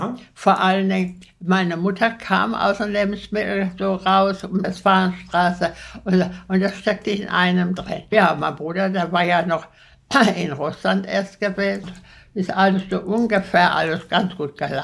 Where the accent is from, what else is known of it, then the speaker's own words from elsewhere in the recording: Steele, North Rhine-Westphalia, Germany; Ich habe nur gesagt, ich komme aus Steele